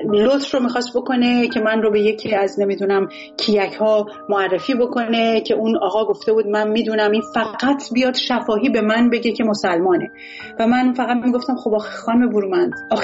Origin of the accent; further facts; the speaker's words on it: Iran; moved away; من دی ماه 1383 از ایران اومدم بیرون.